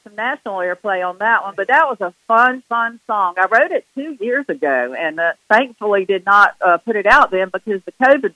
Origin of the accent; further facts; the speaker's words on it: Fayetteville, United States; So I did my research and found that it was done in Fayetteville, which is my hometown.